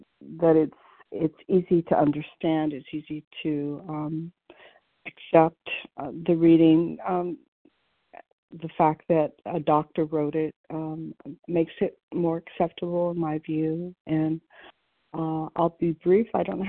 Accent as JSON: {"language": "English", "region": "California", "country": "United States", "said": "And I'm from California."}